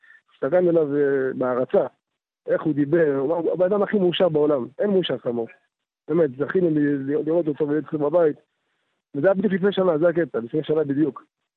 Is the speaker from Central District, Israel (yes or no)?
yes; Netanya, Central District, Israel; born there; נולדתי בנתניה, ככה בעל תשובה טרי.